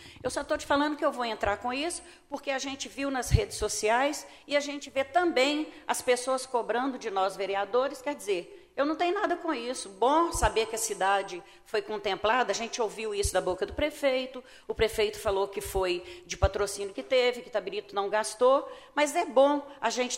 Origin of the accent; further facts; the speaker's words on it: Brazil; Com todo respeito, eu sou brasileira